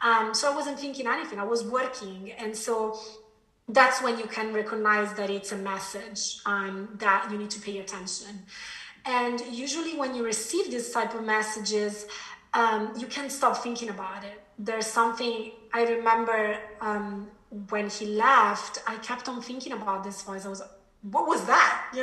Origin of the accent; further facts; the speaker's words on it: Italy; English is a second language; moved away as an adult; now in London, United Kingdom; Okay, so I was born in Italy and I lived there until after university. And then I moved to London.